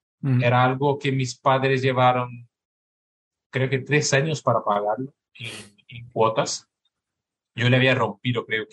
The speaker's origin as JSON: {"language": "Spanish", "country": "Brazil", "moved": "as an adult", "lives_now": "Spain", "said": "Yo soy brasileño y trabajaba y ya había estudiado."}